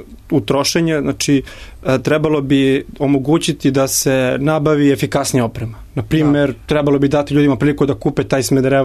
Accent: Serbia

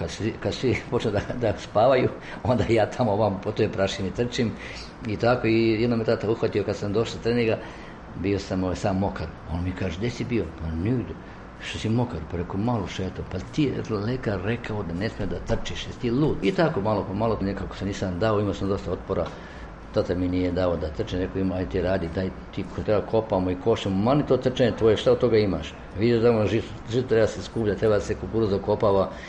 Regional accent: Kutina, Sisak-Moslavina County, Croatia; ja sam iz Kutine došao

